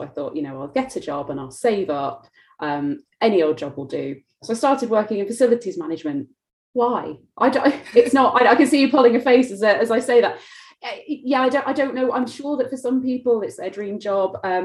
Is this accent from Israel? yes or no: no; Manchester, North West England, United Kingdom; also born or lived in Paris; now in London, United Kingdom; So I moved to London, where I'm from Manchester originally.